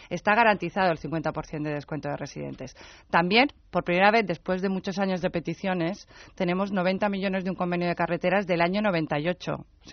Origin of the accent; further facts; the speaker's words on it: Balearic Islands, Spain; Yo soy mallorquina, soy de Baleares